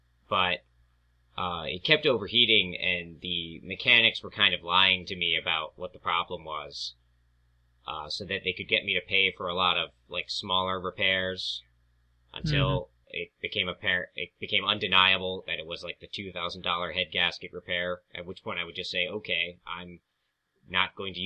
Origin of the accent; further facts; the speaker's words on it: Allentown, Pennsylvania, United States; because I grew up in Allentown, Pennsylvania, 3 hours from Penn State, where I went to college.